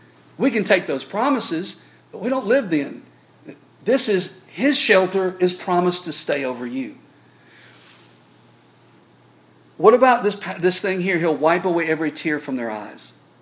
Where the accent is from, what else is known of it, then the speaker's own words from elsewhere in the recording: Mississippi, United States; I'm originally from Mississippi, fixing to is a real word.